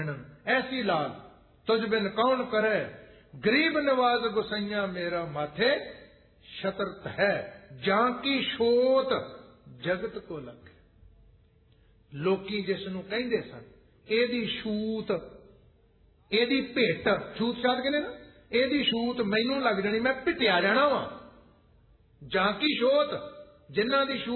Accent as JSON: {"language": "Punjabi", "region": "Punjab", "country": "India", "tie": "born or raised there", "lives_now": "Ludhiana, India", "said": "ਪਿੰਡਾਂ ਚ ਜੰਮਿਆ ਪਲਿਆ ਮੰਮੀ, ਇਹ ਵੱਖਰੀ ਵੀ ਹੁਣ ਮੈਂ ਲੁਧਿਆਣੇ ਰਹਿੰਦਾ ਕਈਆਂ ਸਾਲਾਂ ਤੋਂ"}